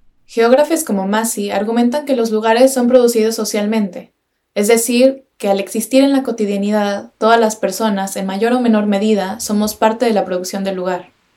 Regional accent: Mexico City, Mexico; now in Berlin, Germany; Crecí en la Ciudad de México y desde hace algunos años vivo en Berlín, desde donde les hablo.

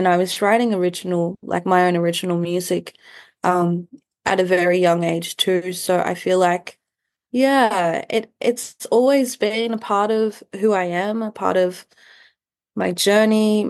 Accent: Brisbane, Queensland, Australia; I grew up in Meanjin

